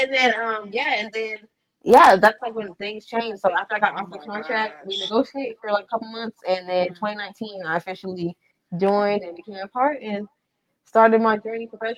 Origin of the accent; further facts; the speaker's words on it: Nigeria; I'm Nigerian as well, fun fact.